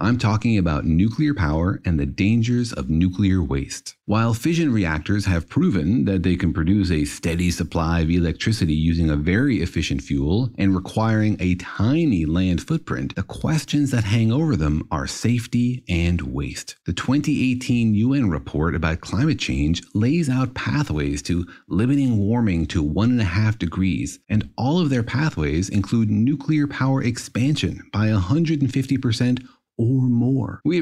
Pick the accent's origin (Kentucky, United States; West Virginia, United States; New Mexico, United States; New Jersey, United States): New Mexico, United States; Los Alamos; It was probably because I grew up in Los Alamos, New Mexico, home of the atomic bomb and secret plutonium facilities.